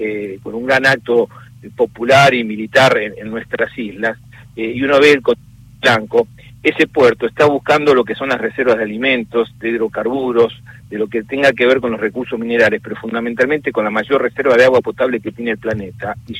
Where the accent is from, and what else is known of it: Argentina